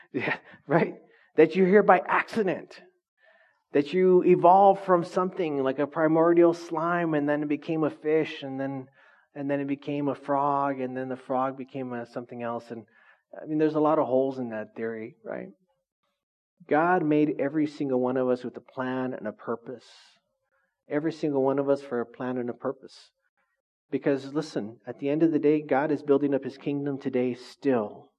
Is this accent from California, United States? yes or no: yes; Orange Cove, California, United States; my brother and I, we grew up pretty poor. We grew up in Orange Cove.